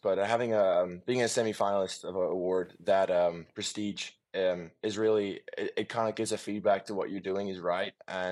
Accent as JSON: {"language": "English", "country": "South Africa", "tie": "born or raised there", "said": "South Africa's tradition in golf has been pretty immense over the last so many years. I've had some privilege growing up alongside Loui"}